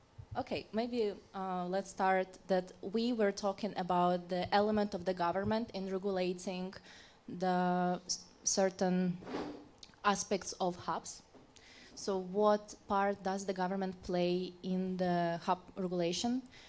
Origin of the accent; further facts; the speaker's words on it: Poland; I'm from Poland